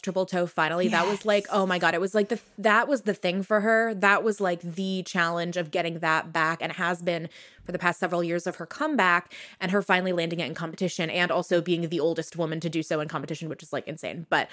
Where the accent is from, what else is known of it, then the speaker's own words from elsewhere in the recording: United States; Like the Korean style of contemporary skating costumes, even though I'm American.